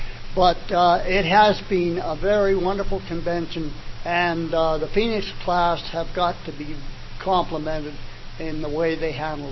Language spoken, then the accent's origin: English; Barrhead, Alberta, Canada; from Barrhead, Alberta, Canada.